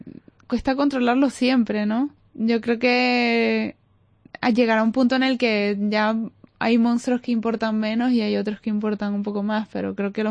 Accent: Venezuela; porque creciendo en Venezuela con toda la presión social del cuerpo, cómo tienes que verte y todo

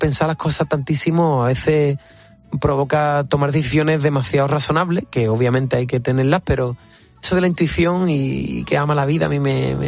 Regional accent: Rota, Andalusia, Spain; soy sur, soy de Cádiz, soy de Rota, me gusta el carnaval

